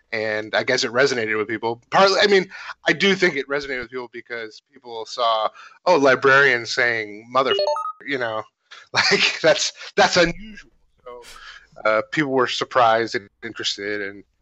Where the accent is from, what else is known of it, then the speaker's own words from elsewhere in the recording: San Francisco, California, United States; I grew up in San Francisco, and my wife and I lived there for a long time.